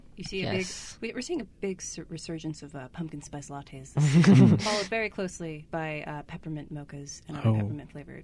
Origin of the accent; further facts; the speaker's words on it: Lake Elsinore, California, United States; I don't think that the people in my hometown, like Elsinore, I don't think that they really care about Black Friday shopping